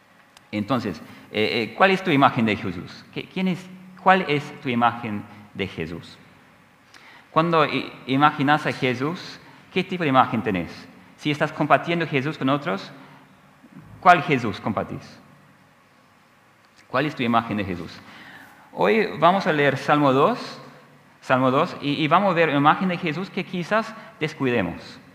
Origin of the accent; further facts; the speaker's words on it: Australia; Spanish is a second language; Hace muchos años en Australia, de donde soy, estaba con un grupo de estudiantes